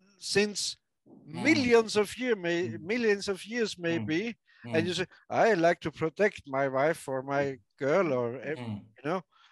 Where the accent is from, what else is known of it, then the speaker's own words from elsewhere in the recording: Austria; On the other hand, if, let's say, Germany, or I'm from Austria, I agree to say no.